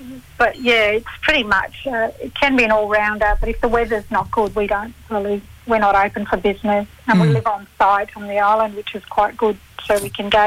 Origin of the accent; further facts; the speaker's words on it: Northern Territory, Australia; I'm an Arundel woman from Central Australia.